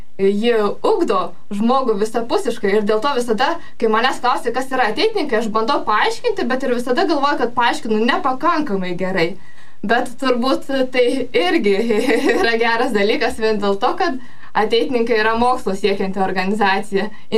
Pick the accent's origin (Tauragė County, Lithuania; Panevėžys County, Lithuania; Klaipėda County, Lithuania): Klaipėda County, Lithuania; Skuodas; accent: Samogitian; Iš tikrųjų, aš esu iš Skuodo, iš Žemaitijos, todėl gal girdite mano labai gražų žemaitišką akcentą.